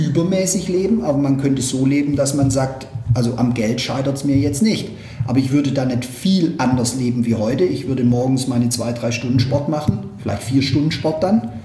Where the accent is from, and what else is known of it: Backnang, Baden-Württemberg, Germany